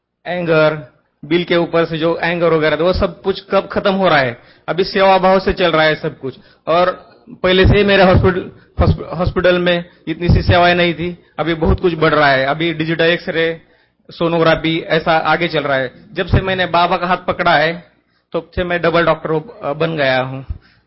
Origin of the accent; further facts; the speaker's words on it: Maharashtra, India; मैं महाराष्ट्र से हूँ, वो देहाती एरिया में प्रैक्टिस करता हूँ, जहां अभी तक रिसेप्शन, सोनोग्राफी सेंटर्स ऐसा कुछ नहीं है उस एरिया में।